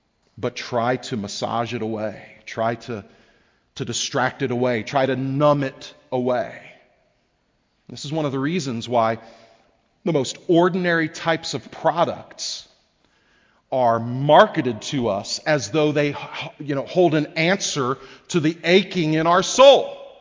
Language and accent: English; Texas, United States; Now, I grew up in Texas, and every summer when I was a kid, my family and I would go on this trip out to Kerrville, Texas in West Texas with a group of families from our church.